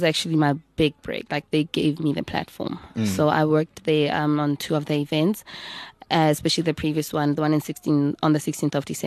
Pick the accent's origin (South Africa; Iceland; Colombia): South Africa; Hammanskraal, Gauteng; Hammanskraal, my hometown, where I'm from.